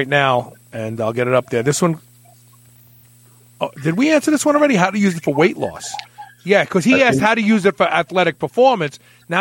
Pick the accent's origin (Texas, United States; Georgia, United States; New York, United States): New York, United States; Brooklyn; I'm from Brooklyn. I talk funny.